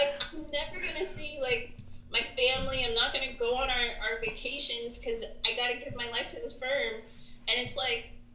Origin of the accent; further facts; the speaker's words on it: Staten Island, New York, United States; I'm not going to say faking, because I'm from Staten Island.